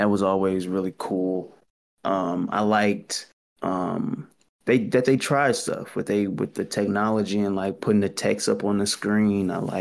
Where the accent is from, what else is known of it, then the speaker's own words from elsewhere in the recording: United States; It's probably because I'm American or whatever, but I'm a sucker for a happy ending.